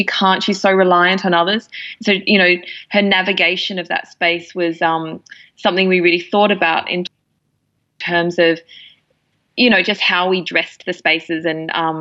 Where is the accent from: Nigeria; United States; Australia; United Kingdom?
Australia; when you're growing up in Australia feels really remote.